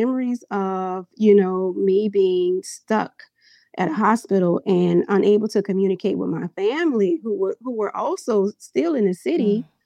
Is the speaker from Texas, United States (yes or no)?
no; New Orleans, Louisiana, United States; And I'm from New Orleans. I grew up in the Lower Night Ward area of the city, which was the most devastated part of the city.